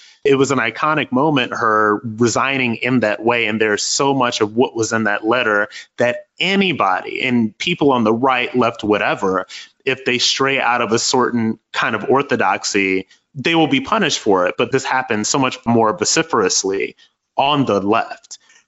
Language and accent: English; Akron, Ohio, United States; I'm from West Akron, Ohio. This is a city in Ohio. We're about 98.6% Black, I believe. I come from a single-parent household.